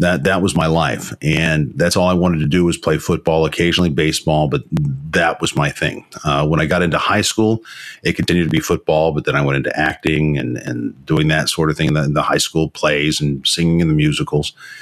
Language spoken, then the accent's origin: English; Florida, United States; Well, I grew up in the South, in Florida